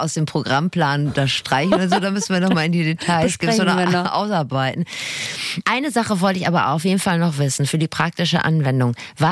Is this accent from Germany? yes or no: no; Switzerland; Als Schweizer ist Reisen wirklich leicht.